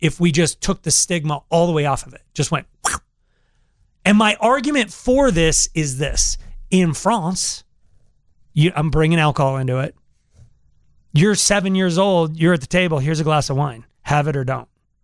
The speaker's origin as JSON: {"language": "English", "country": "United States", "said": "because I'm an American, and when I would go to Brazil"}